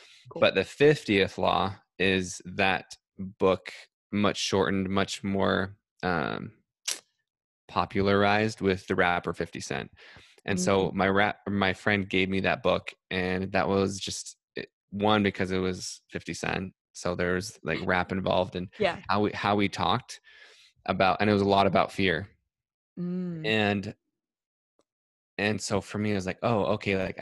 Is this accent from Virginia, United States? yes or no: no; Salt Lake City, Utah, United States; so I'm from Salt Lake City, and I went to New York, I went to Brooklyn for this rap contest.